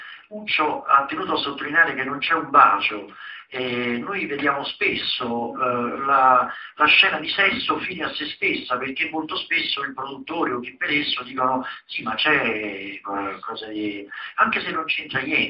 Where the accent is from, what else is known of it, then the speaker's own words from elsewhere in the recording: Naples, Campania, Italy; Infatti io sono napoletano, come molti di voi sapranno